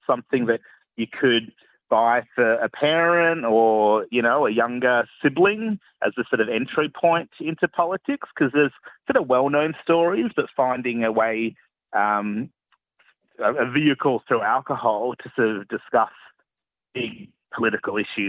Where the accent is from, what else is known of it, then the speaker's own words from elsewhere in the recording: Melbourne, Victoria, Australia; I get to finish the year off in Melbourne, launching it in front of my hometown.